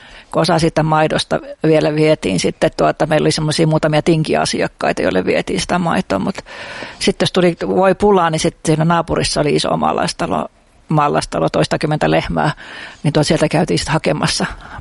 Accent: Polvijärvi, North Karelia, Finland; mulla on sellainen maalainen lapsuus, että mä oon syntynyt Polvijärvellä, siis 40 kilometriä Joensuusta Koilliseen. Ja ihan tämmöisessä maalaiskunnan kirkon kylässä, että mulla oli kilometri matkaa keskustaan, mutta ympärillä oli maalaistaloja

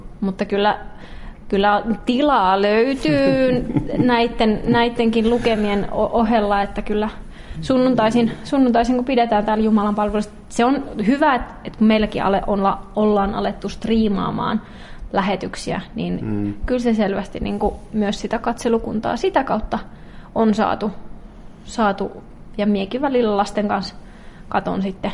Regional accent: Rovaniemi, Lapland, Finland; now in Kittilä, Finland; mie tuun Rovaniemeltä ja 2017 mie sain viran täällä nuorisotyön ohjaajana ja siitä asti mie oon Kittilässä asunut

